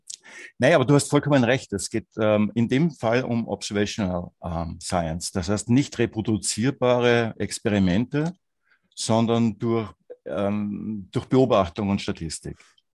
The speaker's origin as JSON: {"language": "German", "country": "Austria", "said": "Vorweg, ich bin Österreicher, also wenn mein Dialekt nochmal vielleicht nicht rüberkommt, bitte anfragen."}